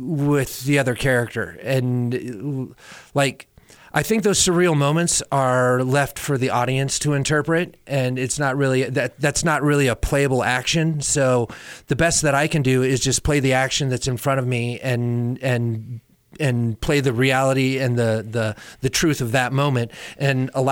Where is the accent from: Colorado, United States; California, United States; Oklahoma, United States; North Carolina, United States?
Colorado, United States; Boulder; also born or lived in Durango / New York City; And I'm originally from Durango, born here, third generation. Grew up in Boulder and moved to New York City and then back to Boulder and then back to here.